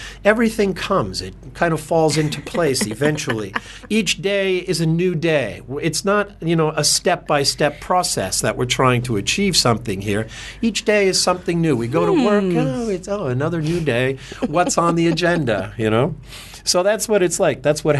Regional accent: United States; I'm American, myself, inductive.

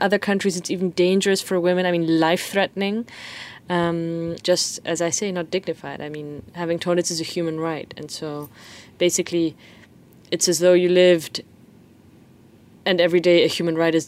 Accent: Peru; just the fact that I am from Peru in a way.

